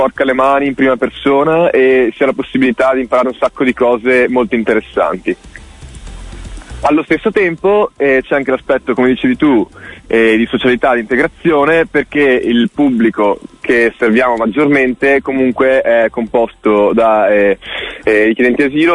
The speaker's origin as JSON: {"language": "Italian", "town": "Vicenza", "region": "Veneto", "country": "Italy", "said": "Beh, allora io intanto vengo da Vicenza."}